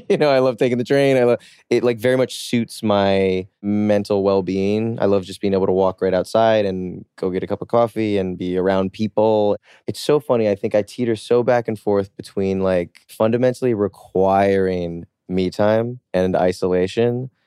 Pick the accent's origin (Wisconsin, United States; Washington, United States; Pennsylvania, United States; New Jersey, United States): New Jersey, United States; So I grew up in New Jersey. And so New York was always my mecca from a very like young fundamental age.